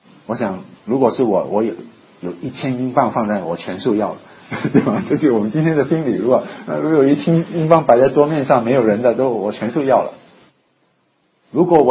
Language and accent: Chinese; China; 那我们是中国人